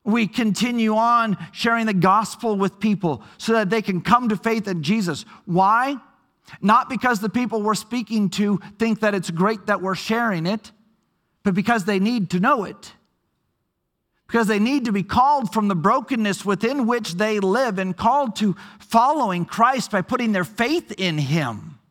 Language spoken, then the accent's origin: English; Minnesota, United States; I grew up in Minnesota where my parents were